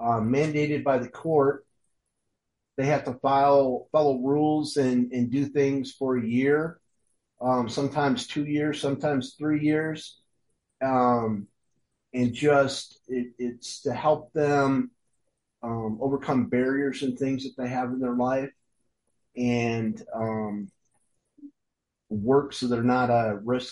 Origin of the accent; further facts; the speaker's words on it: Michigan, United States; I'm from Michigan, so at that time, Michigan had five campgrounds